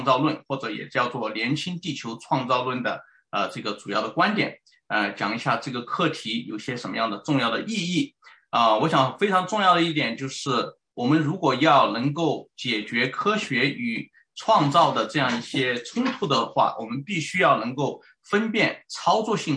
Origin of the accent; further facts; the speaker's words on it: China; moved away; 我是在这个中国大陆出生成长啊，是完全接受唯物主义、无神论、进化论以及世俗科学的这个历史观啊。